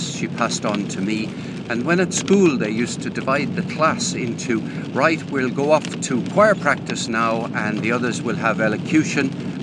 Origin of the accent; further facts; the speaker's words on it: Limerick, Munster, Ireland; I grew up in Limerick